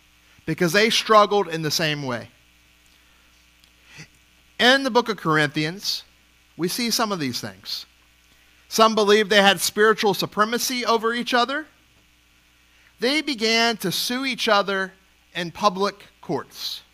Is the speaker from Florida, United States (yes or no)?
no; New Orleans, Louisiana, United States; I'm from New Orleans, right? It's a port city.